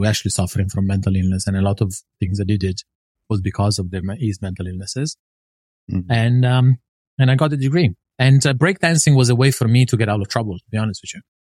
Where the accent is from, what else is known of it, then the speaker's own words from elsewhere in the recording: Italy; I was raised in Italy, from low-income family.